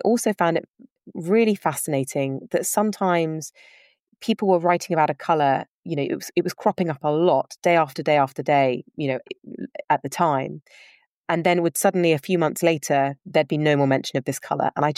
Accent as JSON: {"language": "English", "region": "London", "country": "United Kingdom", "tie": "born or raised there", "said": "And so I grew up in London and I went to day school."}